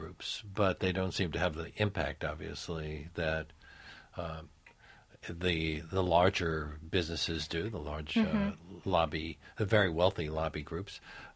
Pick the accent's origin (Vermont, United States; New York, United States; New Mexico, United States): New York, United States; Brooklyn; people from other parts of the city are annoyed when they even hear that I'm from Brooklyn